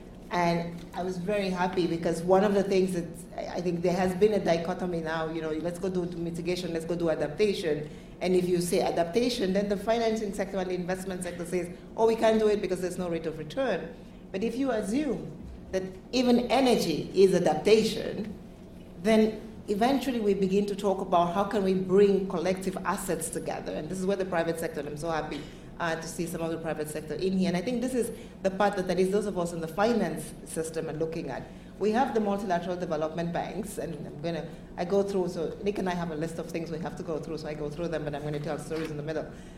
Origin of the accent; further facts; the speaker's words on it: Cameroon; I come from the Cameroon, which is part of the Amazon, and yes, we are seeing a lot of, not part of the Amazon, part of the peatlands of Africa.